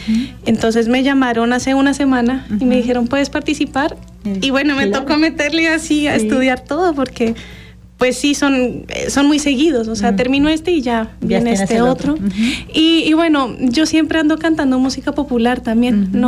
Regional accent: Colombia; now in Mexico; yo soy colombiana uh-huh. de nacimiento, llevo aquí en México casi 11 años.

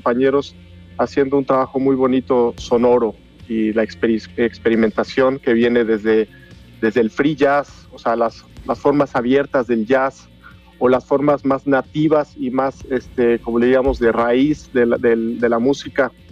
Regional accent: Jiutepec, Morelos, Mexico; also born or lived in Cuernavaca; Yo soy de Cuernavaca, de hecho de Jiutepec, Morelos, soy guayabo, como dirían. De ahí me fui a la Ciudad de México, donde estudié la carrera de composición

